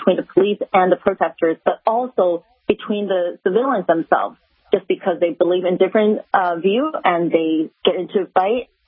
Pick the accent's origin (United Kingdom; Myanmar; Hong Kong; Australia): Hong Kong; now in United States; I see myself as an American, but my hometown where I was born is still in Hong Kong. So my heart is still tied very closely to Hong Kong.